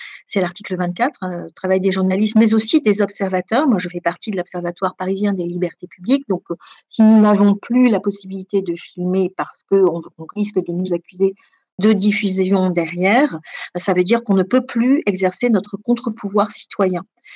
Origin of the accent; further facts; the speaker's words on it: New Caledonia; Et moi, je viens de Nouvelle-Calédonie